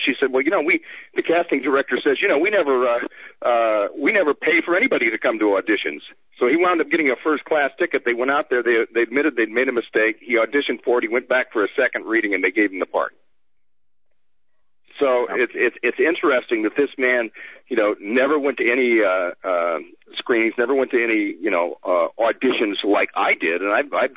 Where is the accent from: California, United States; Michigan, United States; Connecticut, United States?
California, United States; San Leandro; I was born and raised in San Leandro, and he went to San Leandro High School.